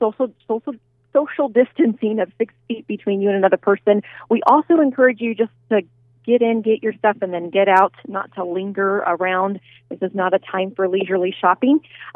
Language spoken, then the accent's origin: English; Scott City, Kansas, United States; I'm from Scott City.